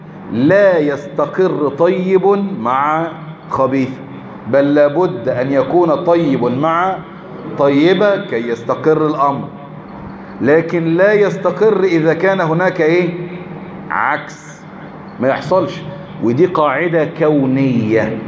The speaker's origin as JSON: {"language": "Arabic", "country": "Egypt", "said": "خلاص كده احنا مصريين"}